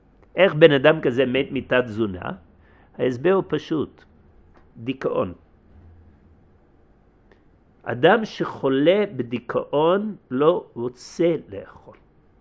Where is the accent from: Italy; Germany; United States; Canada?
United States; כשהייתי ילד, גדלתי באמריקה